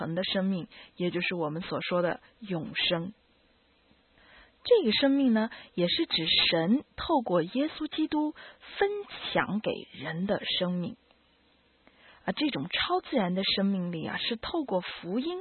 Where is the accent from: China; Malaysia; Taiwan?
China; 我们中国人呢最不喜欢谈了。我们中国人忌讳谈死亡这个话题。